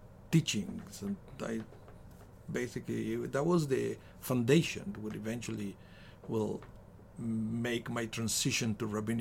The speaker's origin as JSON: {"language": "English", "country": "Argentina", "tie": "born or raised there", "said": "I was born in Argentina. I did all my Jewish education in Argentina. I went to Jewish day school, and then for high school, I went to Ort there"}